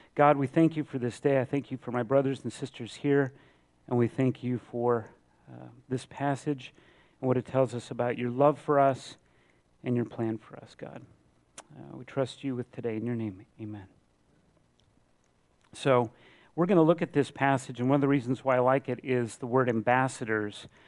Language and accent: English; Phoenix, Arizona, United States; And so we say, we're from America. And there's certain connotations that come with that. And then they want to know, well, what city or state? And we say Phoenix.